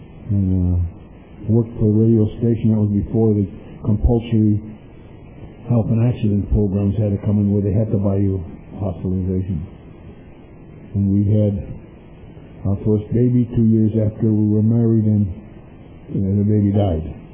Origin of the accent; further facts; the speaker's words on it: Chicago, Illinois, United States; I grew up in Chicago. My father was a clergyman. He had a mission on Lincoln and Diversey.